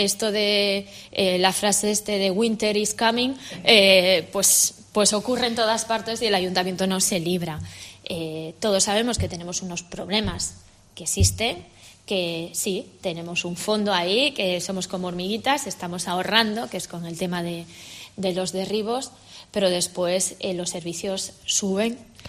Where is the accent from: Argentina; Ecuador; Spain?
Spain; Quijano, Cantabria; Quijano, que es mi pueblo, es el que menos ha crecido